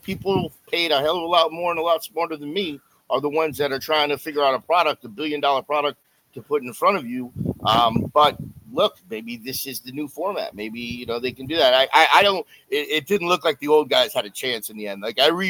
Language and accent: English; Florida, United States; Like Halloween used to be like the rowdiness growing up in South Florida and what we used to do on Halloween.